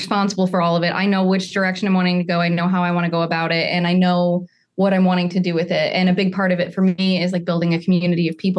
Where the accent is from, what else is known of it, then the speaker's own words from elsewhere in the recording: Michigan, United States; So growing up in Michigan, I was playing, you know, four shows a week